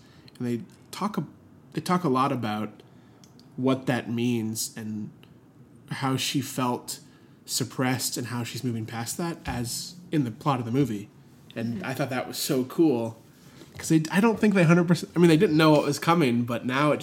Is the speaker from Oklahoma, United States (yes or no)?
yes; Oklahoma, United States; I think around family, I'm from Oklahoma, there's a lot of political talk